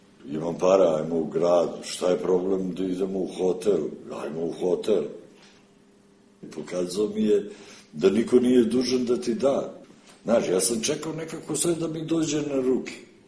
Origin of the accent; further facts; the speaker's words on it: Belgrade, Serbia; ja sam odrastao na Čukarici